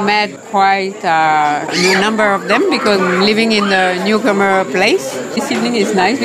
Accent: France; English is a second language; I'm from France, and I've been a newcomer for 1 year and a half.

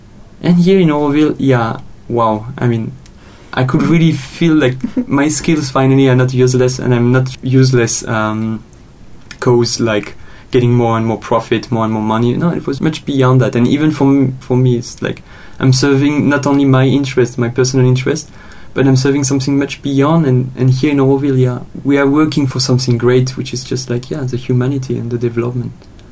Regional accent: France; English is a second language; moved away as an adult; It's like, I came from France. When I came here, I was a tax lawyer who just changed his career to go to the human resources management.

